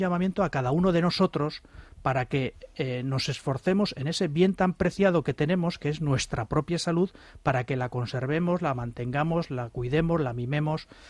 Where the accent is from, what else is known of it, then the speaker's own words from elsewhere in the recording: Basque Country, Spain; Nosotros, como somos vascos, nos hemos marcado tres, no dos, sino tres.